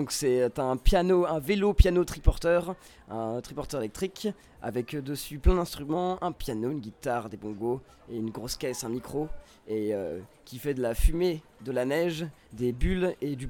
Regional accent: Évian, Auvergne-Rhône-Alpes, France; Parce que je viens de Haute-Savoie

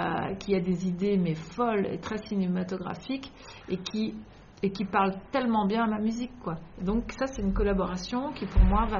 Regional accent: France; now in Belgium; parce que je suis française et que j'arrive en Belgique

